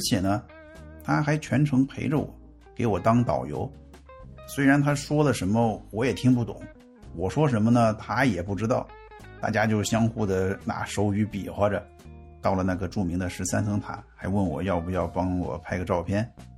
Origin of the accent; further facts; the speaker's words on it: China; 我给人家解释我是从中国来的